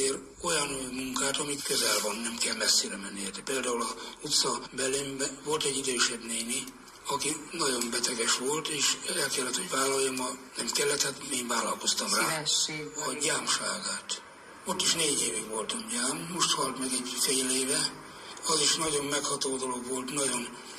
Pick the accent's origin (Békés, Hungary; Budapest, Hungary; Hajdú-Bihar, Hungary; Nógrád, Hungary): Hajdú-Bihar, Hungary; Nyíradony; born there